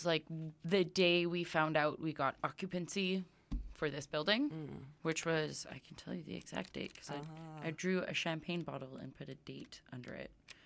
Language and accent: English; Canada; also born or lived in Iran; So I was born in Iran. I moved to Canada with my family when I was about 5.